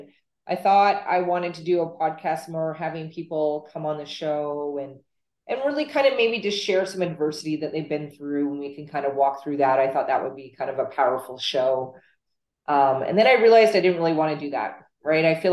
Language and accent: English; Calgary, Alberta, Canada; I'm from Calgary, Canada.